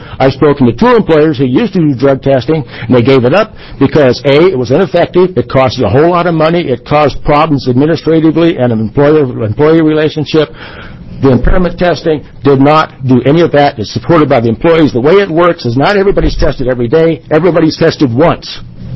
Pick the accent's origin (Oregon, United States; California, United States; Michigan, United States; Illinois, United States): Oregon, United States; Williams; I'm from Williams, Oregon.